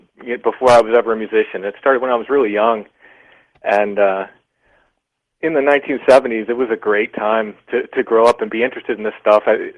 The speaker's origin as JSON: {"language": "English", "region": "Maryland", "country": "United States", "tie": "born or raised there", "moved": "as an adult", "said": "I moved to the area in my 20s. I grew up in Maryland."}